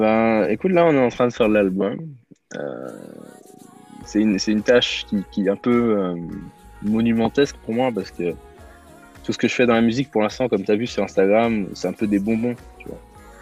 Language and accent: French; Belgium; now in Paris, France; je suis belge, mais j'habite à Paname